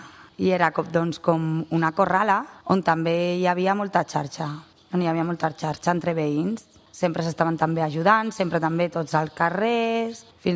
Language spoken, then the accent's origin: Catalan; Barcelona, Catalonia, Spain; Sí, jo vaig néixer al barri del Bon Pastor.